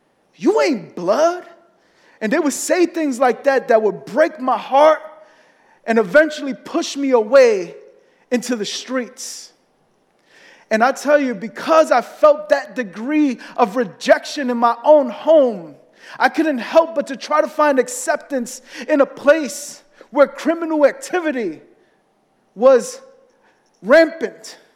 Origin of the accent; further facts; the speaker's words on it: Bronx, New York, United States; I say, I'm from the South, the deep, dirty South. The South Bronx, right?